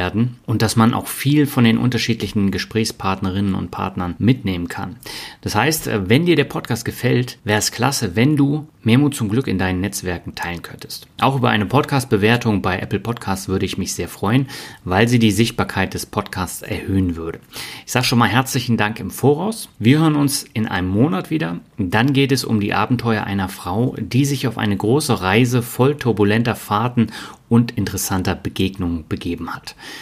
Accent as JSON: {"language": "German", "region": "Berlin", "country": "Germany", "tie": "born or raised there", "also_born_or_lived": "Mannheim / Hamburg", "lives_now": "Lübeck, Germany", "said": "Ich bin ja in Berlin aufgewachsen, habe in Mannheim gewohnt, in Hamburg gewohnt und das war alles nicht so mein Ding und ich bin immer wieder zurück nach Lübeck."}